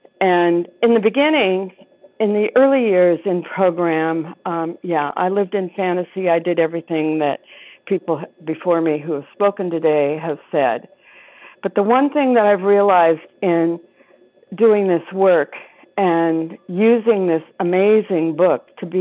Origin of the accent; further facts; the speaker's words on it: Anthem, Arizona, United States; I am from Anthem, Arizona, which is only a little over an hour away from Sedona.